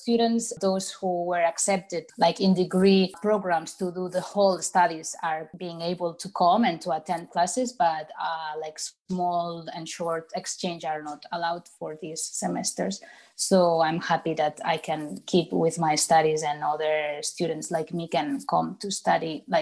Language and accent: English; Barcelona, Catalonia, Spain; now in Jyväskylä, Finland; I'm from Barcelona in Spain, but I'm currently living in Finland, in Jyväskylä, actually. I'm studying here my master's in development, education, and international cooperation.